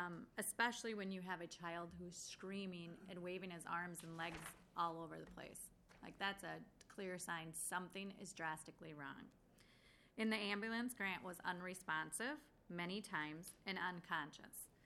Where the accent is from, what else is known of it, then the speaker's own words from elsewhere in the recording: South St. Paul, Minnesota, United States; I'm from South St. Paul, Minnesota.